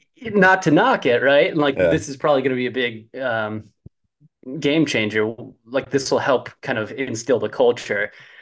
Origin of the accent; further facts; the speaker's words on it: Chicago, Illinois, United States; growing up in Chicago, playing youth hockey, it's all over the place.